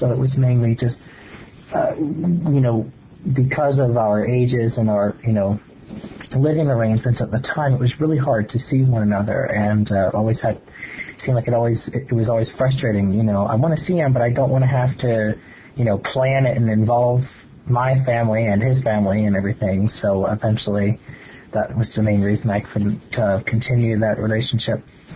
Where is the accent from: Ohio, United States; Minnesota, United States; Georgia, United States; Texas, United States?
Ohio, United States; I'm from Ohio.